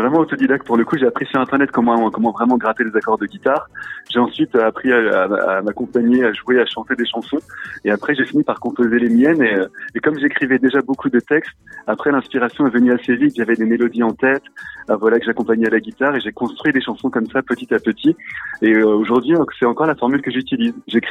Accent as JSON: {"language": "French", "town": "Le Havre", "region": "Normandy", "country": "France", "tie": "born or raised there", "also_born_or_lived": "Seine-et-Marne", "lives_now": "Paris, France", "said": "j'ai grandi, moi, je suis né en Seine-et-Marne, mais j'ai grandi dans la région havraise du Havre, en Normandie. Voilà, aujourd'hui, j'habite Paris"}